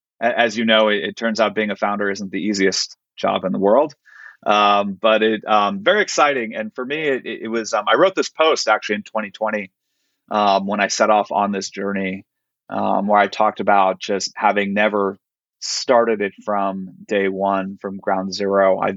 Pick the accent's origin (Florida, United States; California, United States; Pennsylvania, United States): California, United States; growing up in Silicon Valley, there's always a there's a mystique around founders